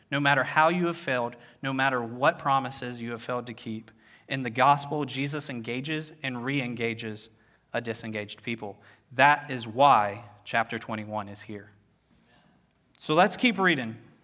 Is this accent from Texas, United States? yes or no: no; Virginia, United States; Now, I grew up on the eastern part of Virginia. I grew up near the Chesapeake Bay, and I knew a lot of fishermen.